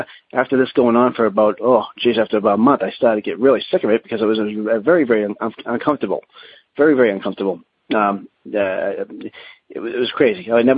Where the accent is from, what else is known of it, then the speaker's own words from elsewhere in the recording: Massachusetts, United States; I'm from Massachusetts.